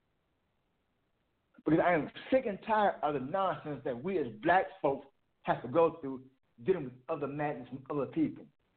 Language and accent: English; Arkansas, United States; also born or lived in Prescott; now in Minnesota, United States; I am an African-American male, born and raised in Arkansas. Born in Prescott, which is about an hour and a half and 2 hours away from Little Rock.